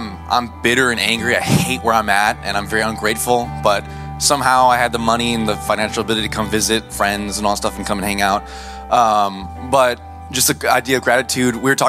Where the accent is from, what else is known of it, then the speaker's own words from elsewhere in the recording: El Paso, Texas, United States; This is also my first time, and I'm from El Paso, so yeah.